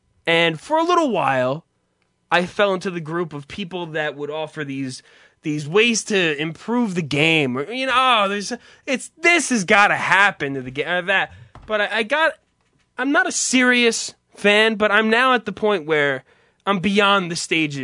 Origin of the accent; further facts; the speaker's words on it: United States; I'm an American person. I probably shouldn't be as interested in this now as I am.